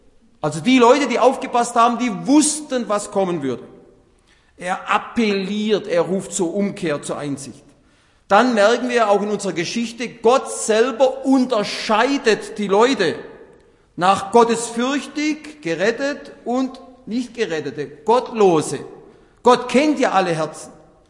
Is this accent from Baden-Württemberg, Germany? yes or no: yes; Baden-Württemberg, Germany; Hohenlohe, das ist meine Heimat zwischen Stuttgart und Nürnberg